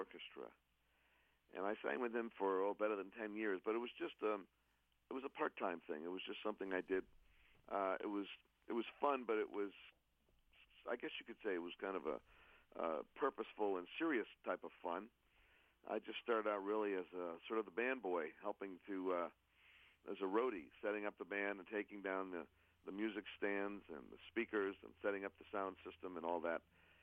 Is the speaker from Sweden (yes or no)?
no; Connecticut, United States; I grew up in Connecticut, born and raised.